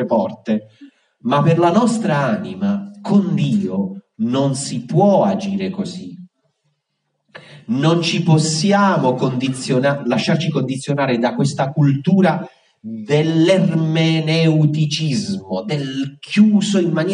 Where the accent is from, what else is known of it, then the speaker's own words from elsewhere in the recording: Basilicata, Italy; Era tutto un altro contesto, io provengo dalla Basilicata